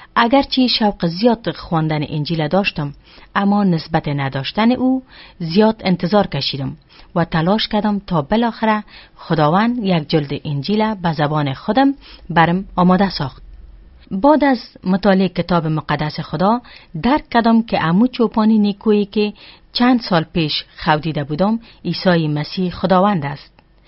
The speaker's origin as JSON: {"language": "Persian", "country": "Afghanistan", "tie": "born or raised there", "said": "ما از افغانستان هستم و در یک خانواده روشنفکر به دنیا آمدیم و کلان شدیم."}